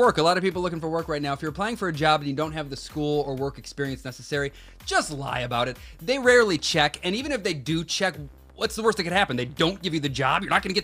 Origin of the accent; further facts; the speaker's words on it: Indiana, United States; We used to have them in our yard growing up in Indiana all the time.